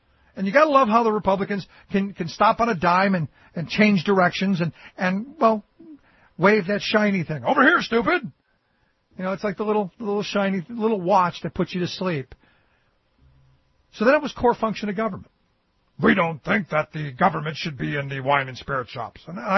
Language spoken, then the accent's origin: English; Cleveland, Ohio, United States; And I go back to my hometown of Cleveland, where we were just back home for a little bit